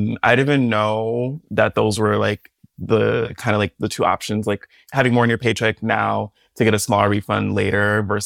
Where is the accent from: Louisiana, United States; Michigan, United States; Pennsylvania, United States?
Michigan, United States; now in New York, United States; okay, like I'm in New York, like, but I'm like from Michigan. I was like, do I have to pay Michigan taxes?